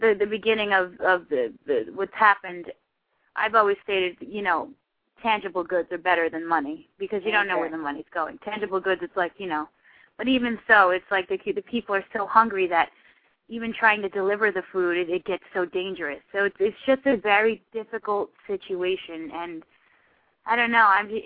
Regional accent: Haiti; I grew up in Haiti as well, and it's just, it's dear to me

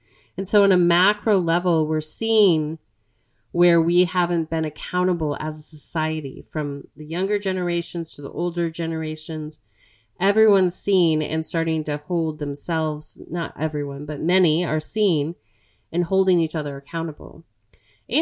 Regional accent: Southwest, United States; was teased greatly with that name growing up in the Southwest.

